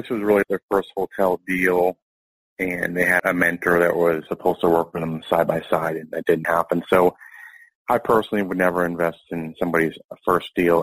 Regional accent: Owosso, Michigan, United States; I grew up in Owosso.

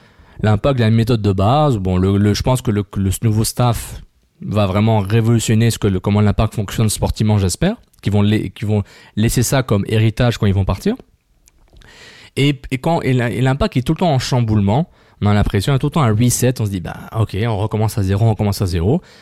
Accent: Montreal, Quebec, Canada; Moi, je suis un Montréalais.

